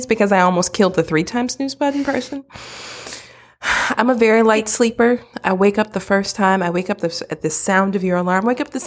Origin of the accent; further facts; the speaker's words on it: Midwest, United States; I'm from the Midwest. Don't judge me.